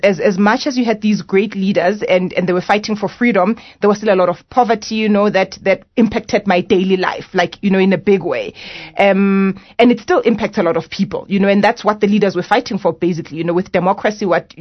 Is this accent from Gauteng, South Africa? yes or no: yes; Soweto, Gauteng, South Africa; So I was born in Soweto, grew up in Orlando West, and really grew up during the time, you know, when the country was transitioning, you know, going from apartheid, going into democracy.